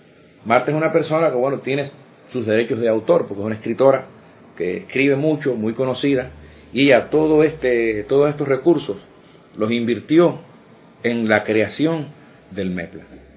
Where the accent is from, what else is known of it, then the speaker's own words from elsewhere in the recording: Havana, Cuba; acá en el municipio de La Lisa, de donde soy